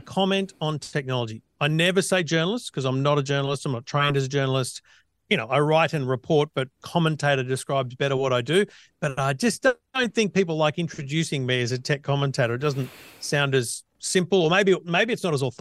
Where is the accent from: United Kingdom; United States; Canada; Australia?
Australia; Griffith, New South Wales; born there; also born or lived in Queensland; So I was at Griffith High School year 7 to 10. So I was born in Griffith. We went to Queensland. We went all around the place. And I, year 7 to 10 was when we came back.